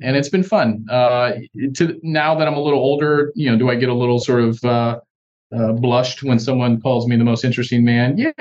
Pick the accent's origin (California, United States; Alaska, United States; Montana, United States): California, United States; now in San Antonio, United States; You know, I'm from California, the West Coast, big cities, Los Angeles and San Francisco.